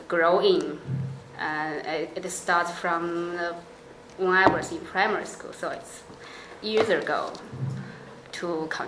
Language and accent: English; China; because my hometown is near the Yangtze River, so I know this project very well.